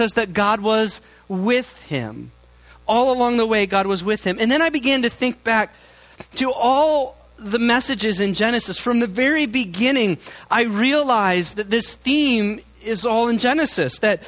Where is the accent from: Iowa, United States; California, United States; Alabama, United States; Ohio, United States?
Iowa, United States; Now, I grew up in Iowa. We had white-tailed deer, and so they spook very easily